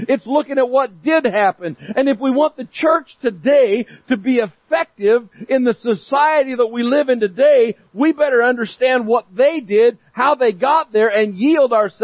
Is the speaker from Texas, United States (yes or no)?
no; Myrtle Creek, Oregon, United States; I mean, I'm from Myrtle Creek, but I can still figure that out.